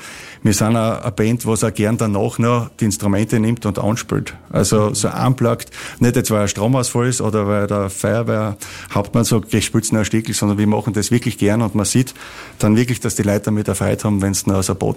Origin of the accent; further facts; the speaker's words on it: Styria, Austria; nein, mit unserem Dialekt, wir sind schon Steirer.